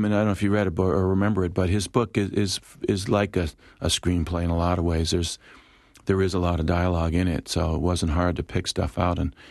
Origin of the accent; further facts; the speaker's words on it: Philadelphia, Pennsylvania, United States; Well, I come from West Philadelphia, and, it's a rough and tumble neighborhood, and that I drew from.